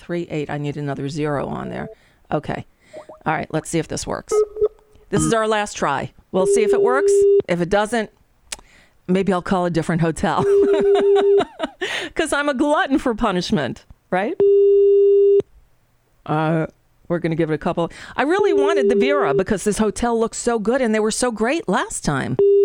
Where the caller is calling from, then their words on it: United States; I'm calling from the United States.